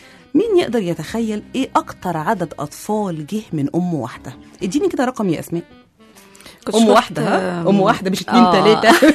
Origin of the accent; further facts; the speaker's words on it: Egypt; وبنصلح لبعض ونعدل لبعض، احنا مصريين اصلا